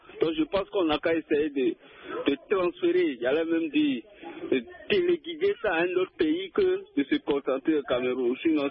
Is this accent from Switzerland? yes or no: no; Côte d’Ivoire; also born or lived in Benin; Je suis ivoirien béninois